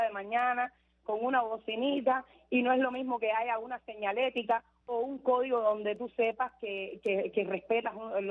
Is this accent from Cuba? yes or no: yes; Cuba; yo como madre cubana no lo puedo permitir.